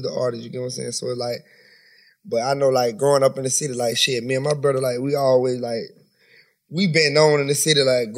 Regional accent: Tallahassee, Florida, United States; Tallahassee.

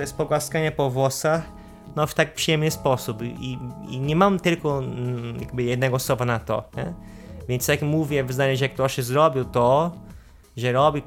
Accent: North Region, Brazil; Polish is a second language; now in Gliwice, Poland; I pochodzę z Brazylii, z północy Brazylii i mieszkam tu na Śląsku cały czas w Gliwicach już od 9 lat.

